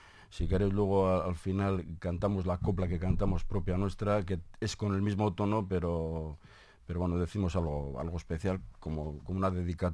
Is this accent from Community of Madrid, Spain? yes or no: no; Barakaldo, Basque Country, Spain; Yo me hago la referencia de mi pueblo, de Baracaldo.